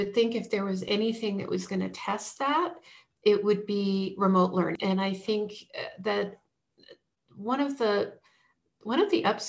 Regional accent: Vermont, United States; I grew up in Vermont. I used to go to the original Ben and Jerry's when I was in school at UVM.

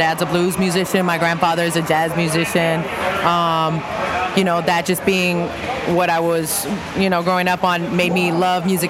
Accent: San Francisco, California, United States; I grew up in San Francisco, you know, inner city San Francisco, and just, like, that was all we were listening to, you know.

